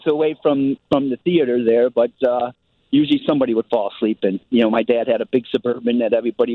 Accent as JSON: {"language": "English", "town": "Addison", "region": "Illinois", "country": "United States", "tie": "born or raised there", "said": "I grew up in Addison, Illinois"}